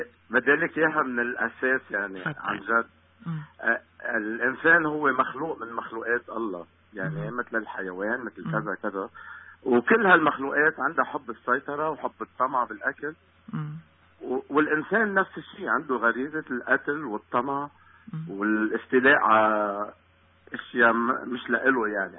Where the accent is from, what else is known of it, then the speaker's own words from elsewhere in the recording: Lebanon; أنا لبناني، عشت الحرب كلها.